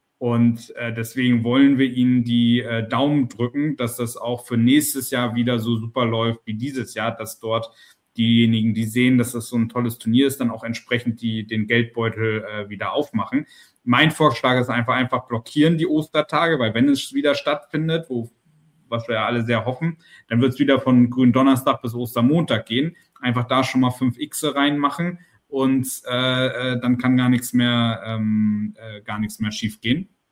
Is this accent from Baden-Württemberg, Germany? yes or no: no; Hamburg, Germany; für uns als Hamburger ist Chessbase ja eine absolute Institution